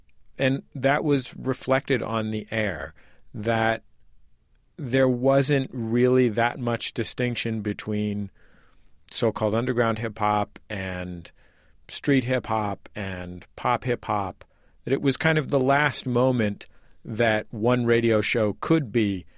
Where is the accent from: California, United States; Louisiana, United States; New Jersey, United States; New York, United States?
California, United States; I'm from the Bay Area.